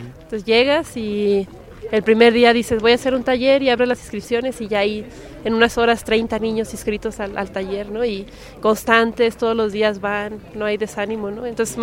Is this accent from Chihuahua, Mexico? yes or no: yes; Delicias, Chihuahua, Mexico; also born or lived in Meoqui; allá en Chihuahua, yo soy de Delicias y de Meoqui